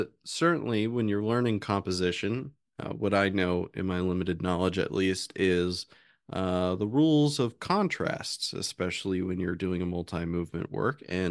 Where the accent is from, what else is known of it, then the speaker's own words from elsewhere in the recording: Bradenton, Florida, United States; The one place that I grew up in Bradenton, the closest national park was the Hernando de Soto National Park